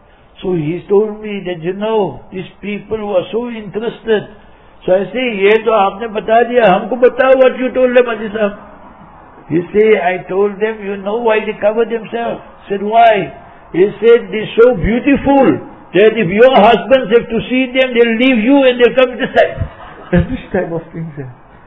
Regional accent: Heidelberg, Gauteng, South Africa; born there; I was born in Heidelberg, and if you take Islamically 64 years, and English calendar Gregorian 62 years.

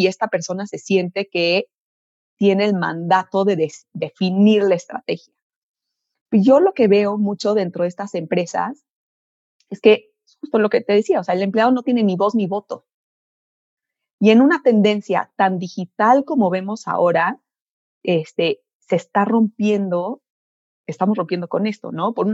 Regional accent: Mexico; soy ingeniera química mexicana.

